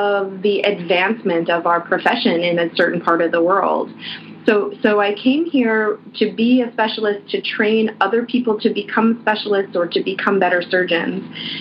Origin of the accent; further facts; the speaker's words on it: Canada; now in Hong Kong; I am American. I grew up in Canada, so I've lived in Hong Kong just about longer than I've lived anywhere else at one good stretch of time. So I'm from a bit of everywhere.